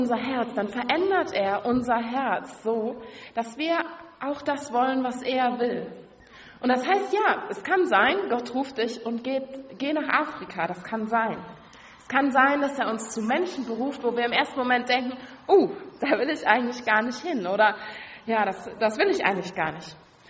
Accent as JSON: {"language": "German", "region": "western Germany", "country": "Germany", "said": "auch Westdeutschland, wo ich herkomme"}